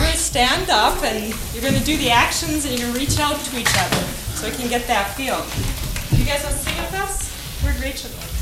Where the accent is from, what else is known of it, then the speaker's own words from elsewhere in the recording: Camrose, Alberta, Canada; We're from Camrose, Alberta, and we're pastors